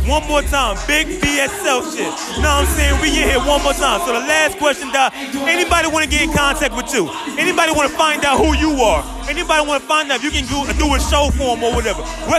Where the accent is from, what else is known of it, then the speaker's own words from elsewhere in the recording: Buffalo, New York, United States; I've been living in North Carolina for the past 20 years, man. I'm from Buffalo.